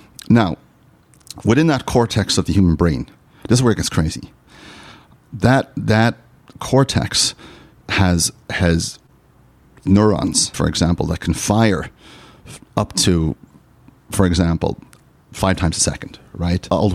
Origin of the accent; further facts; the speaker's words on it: Ireland; I'm here today, I'm from Ireland, I'm here today